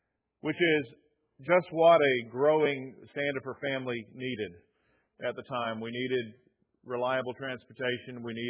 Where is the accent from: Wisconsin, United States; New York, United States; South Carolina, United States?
South Carolina, United States; We're from South Carolina, you remember.